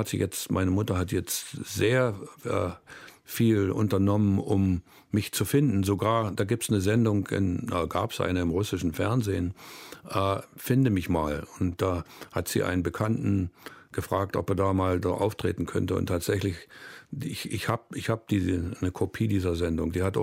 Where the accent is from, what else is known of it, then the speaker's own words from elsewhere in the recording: Germany; born there; moved away; Ja, das Einzige, was da drin steht, das bezeugt, dass ich von Deutschland komme. Mein Geburtsort, und da steht eben Deutschland drin.